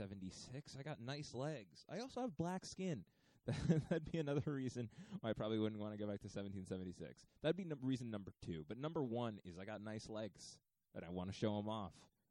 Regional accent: Tottenham, London, United Kingdom; That's a killer accent. Tottenham. I'm from Tottenham.

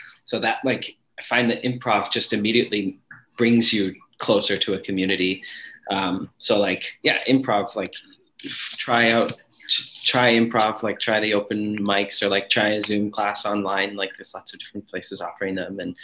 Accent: Edmonton, Alberta, Canada; growing up in Edmonton and growing up off reserve and like growing up like in communities that are mostly white

